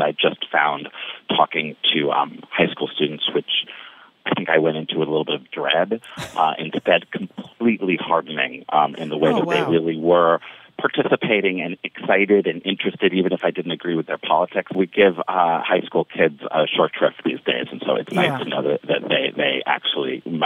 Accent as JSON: {"language": "English", "region": "New York", "country": "United States", "said": "as a New Yorker, where I'm not even exactly sure when our primary is."}